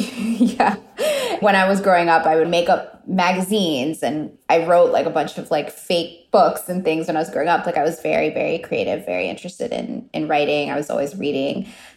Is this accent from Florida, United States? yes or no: yes; Miami, Florida, United States; I grew up in Miami, but I also just grew up feeling very different from a lot of the people around me too